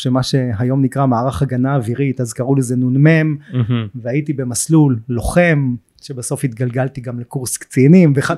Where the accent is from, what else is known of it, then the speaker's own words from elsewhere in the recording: Yavne, Central District, Israel; אני גדלתי ביבנה.